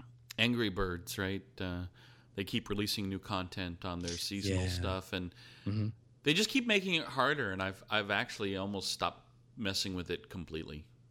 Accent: Germany; growing up in Germany, OPA is also the name for your grandfather.

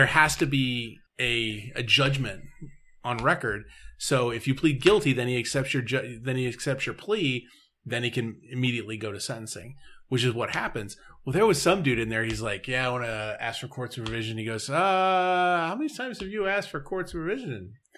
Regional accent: Illinois, United States; am from somewhere else in Illinois.

